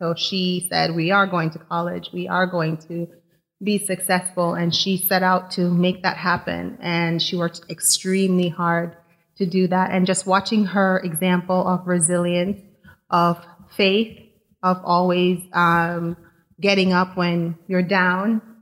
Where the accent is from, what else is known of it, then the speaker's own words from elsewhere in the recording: May Pen, Clarendon, Jamaica; also born or lived in Kingston; now in United States; But we grew up in Maypen. So country area